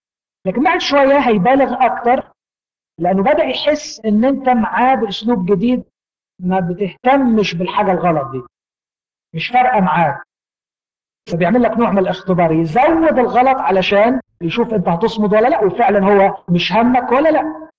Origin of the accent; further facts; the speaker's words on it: Egypt; الاسلوب ده من اهم الاساليب اللي احنا كمصريين الحقيقه ما تعلمناهوش.